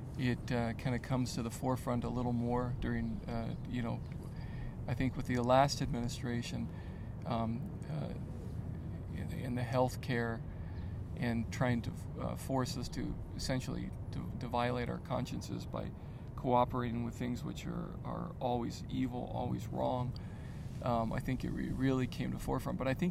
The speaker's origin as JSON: {"language": "English", "country": "United States", "said": "I'm a Catholic, I'm American."}